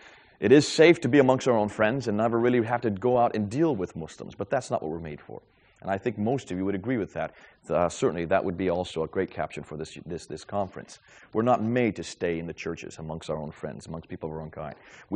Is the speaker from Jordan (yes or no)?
no; United States; As an American, I always get a reaction on that one.